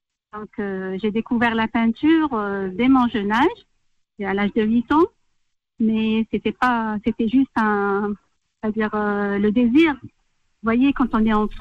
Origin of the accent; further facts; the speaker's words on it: Algiers, Algiers Province, Algeria; je suis née à Alger, j'ai grandi à Alger Centre.